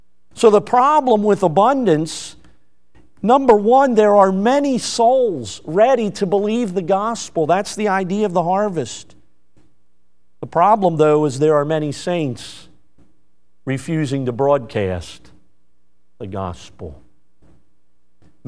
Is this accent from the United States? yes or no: yes; Northeast, United States; We say something like this, and I'm more from the Northeast, or at least the beginning of it.